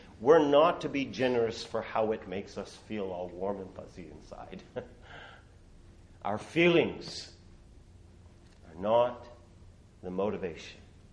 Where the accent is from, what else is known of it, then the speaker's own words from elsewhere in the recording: the Maritimes, Canada; I come from the Maritimes, and I'll brag the Maritimes a little bit here in Canada.